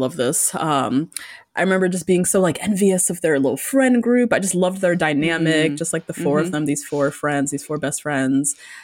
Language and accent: English; New Jersey, United States; now in New York, United States; a lot of people, you know, we're from the Northeast, we're from Jersey.